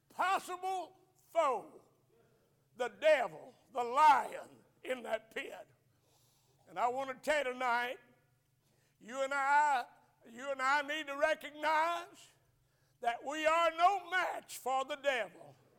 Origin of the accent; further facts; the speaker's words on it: Alabama, United States; I was raised in Northeast Alabama. All the preachers in that area where I was raised were all millennialists.